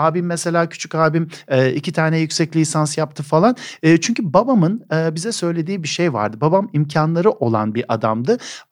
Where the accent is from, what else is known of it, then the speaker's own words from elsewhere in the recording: Istanbul, Turkey; O eski köşkün 4,5 dönüm ta Kandilli Kız Sesi'ne kadar uzanan bir bahçesi vardı. Benim çocukluğum bir ormanın içinde geçti adeta.